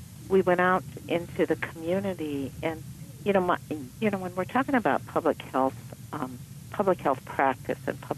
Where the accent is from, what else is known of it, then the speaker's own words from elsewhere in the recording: Pine Ridge Reservation, South Dakota, United States; Well, I'm a tribal member. I'm American Indian. I'm from the Pine Ridge Reservation, which is the location where we did the study.